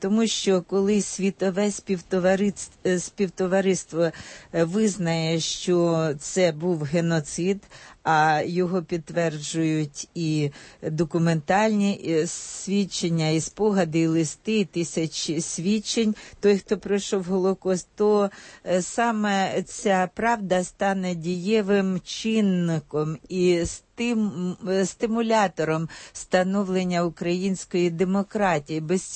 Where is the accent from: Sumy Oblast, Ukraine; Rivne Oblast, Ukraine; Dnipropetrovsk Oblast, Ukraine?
Dnipropetrovsk Oblast, Ukraine; І так само я з Дніпропетровщини родом